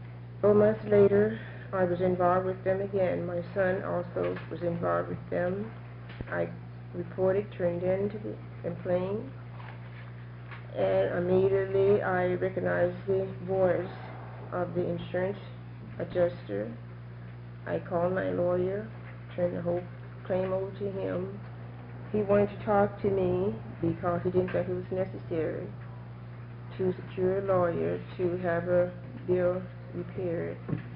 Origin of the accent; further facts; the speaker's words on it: Portland, Oregon, United States; I'm from Portland, Oregon.